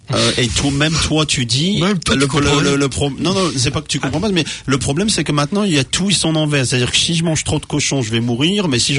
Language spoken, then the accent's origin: French; Normandy, France; Je suis normand, je mange du camembert à midi, à 4h ou à minuit.